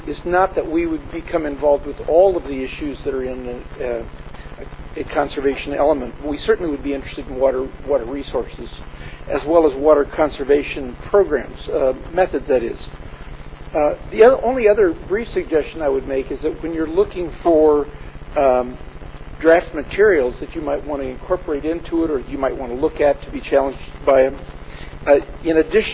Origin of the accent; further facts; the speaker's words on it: Nipomo, California, United States; I'm from Napomo, and I want to thank you particularly for broadcasting these meetings.